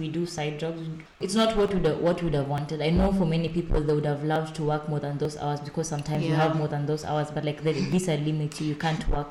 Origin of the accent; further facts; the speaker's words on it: Kenya; like for us, we're students, we're Kenyan students, there's not as many scholarships as there are for the total